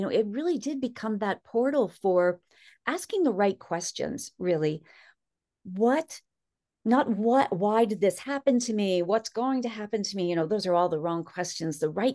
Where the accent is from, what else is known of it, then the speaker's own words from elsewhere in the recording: Pennsylvania, United States; When I was a child, growing up in Pennsylvania, we had woods behind our house.